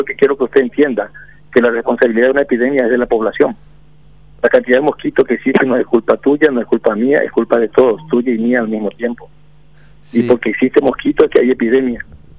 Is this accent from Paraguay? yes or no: yes; Paraguay; como paraguayo y como ciudadano que queremos el país.